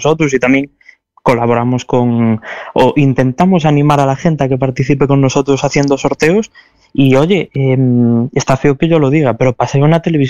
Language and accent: Spanish; Ourense, Galicia, Spain; para los que somos de Ourense